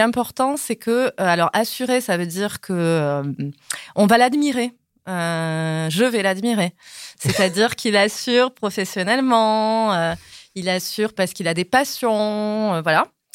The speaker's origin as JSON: {"language": "French", "town": "Montpellier", "region": "Occitanie", "country": "France", "tie": "born or raised there", "lives_now": "Paris, France", "said": "j'habite à Paris, mais j'ai grandi à Montpellier. J'ai 45 ans"}